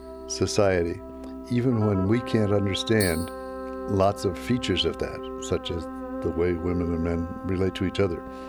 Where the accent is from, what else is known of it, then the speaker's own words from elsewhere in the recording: United States; So I explained that I was from America.